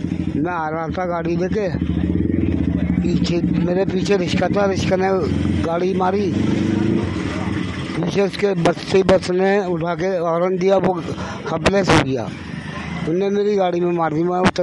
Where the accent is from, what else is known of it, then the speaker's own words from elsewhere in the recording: Delhi, India; Daryaganj.